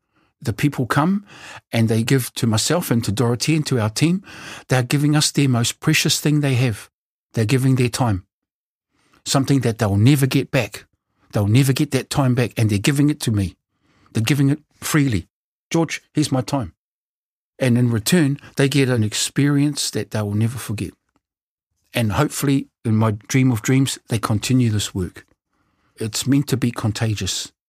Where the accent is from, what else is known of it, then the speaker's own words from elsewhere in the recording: New Zealand; I'm from Aotearoa, New Zealand.